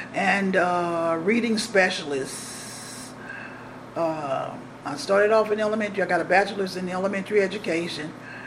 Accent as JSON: {"language": "English", "town": "Kansas City", "region": "Missouri", "country": "United States", "tie": "born or raised there", "said": "But most of the time, I grew up here in Kansas City, Missouri."}